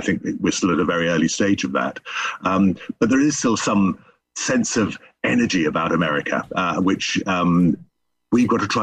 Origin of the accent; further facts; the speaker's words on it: England, United Kingdom; now in -; I'm very proud of being English. I mean, my late mother was German. My father was in the British Army, and my parents met in the early 1960s when my father was serving out in Germany. And I'm very proud of being British